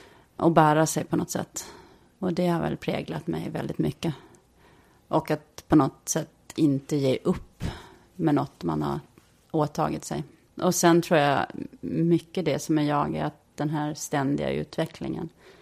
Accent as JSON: {"language": "Swedish", "region": "Gotland", "country": "Sweden", "tie": "born or raised there", "said": "min uppväxt på Gotland har präglat mig. Och mina stränga föräldrar som är födda på 30-talet har präglat mig intensivt."}